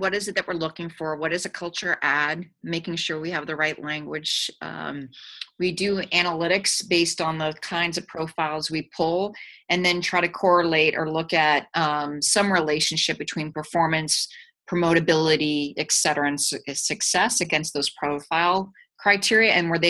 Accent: Wilmington, Delaware, United States; born there; you don't know that I was born in Wilmington, Delaware.

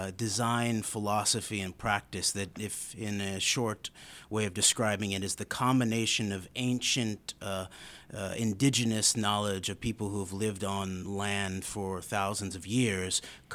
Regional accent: Lawrence, Kansas, United States; I'm a documentarian from Lawrence, Kansas.

